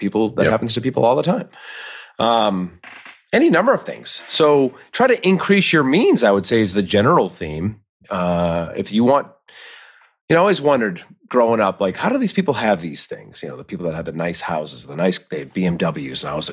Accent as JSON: {"language": "English", "region": "Massachusetts", "country": "United States", "tie": "born or raised there", "said": "And people in Massachusetts love donuts. I mean, my hometown had 5 Dunkin' Donuts."}